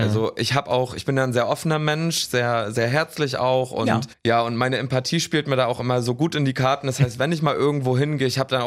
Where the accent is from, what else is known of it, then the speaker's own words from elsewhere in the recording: Baltic Sea coast, Germany; Und tatsächlich, auch wenn ich von der Ostsee komme, ich mag den Strand absolut überhaupt nicht.